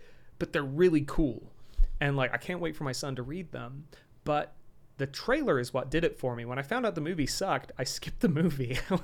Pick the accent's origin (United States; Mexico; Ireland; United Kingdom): United Kingdom; And being British, I crave disappointment